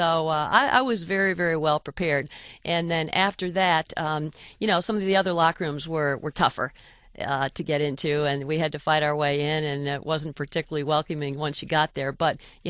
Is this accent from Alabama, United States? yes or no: no; Michigan, United States; I was a graduate of the University of Michigan. You know, these are my hometown teams.